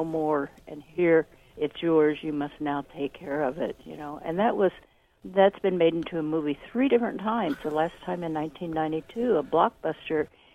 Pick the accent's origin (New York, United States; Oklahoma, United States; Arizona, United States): Oklahoma, United States; As we know, I grew up in Oklahoma. There were always pipelines exploding